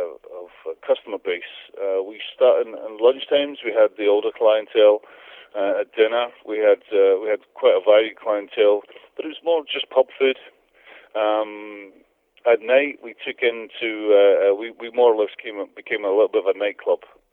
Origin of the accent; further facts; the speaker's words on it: Johnstone, Scotland, United Kingdom; I come from Johnston, which is right next to Elderslie in Scotland.